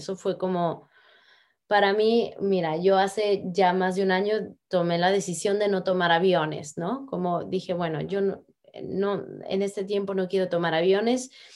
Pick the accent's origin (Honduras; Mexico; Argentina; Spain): Mexico; Veracruz; Amo mi tierra, Veracruz. Lleno de pájaros, de lluvia, neblina, todo.